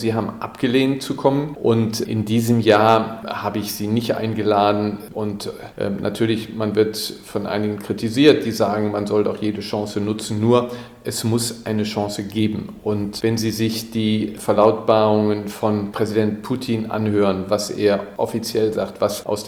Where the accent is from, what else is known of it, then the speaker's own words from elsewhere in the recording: Germany; Also wir sagen als Deutsche oft, also wir waren, nee, das war in erster Linie war das EU